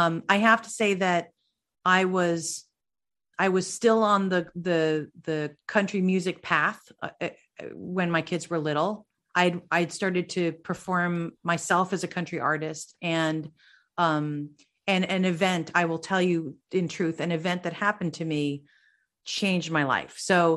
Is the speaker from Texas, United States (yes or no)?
no; New Jersey, United States; And after a while, I actually developed a Southern accent. And I am from New Jersey. So I do not come by a Southern accent, honestly.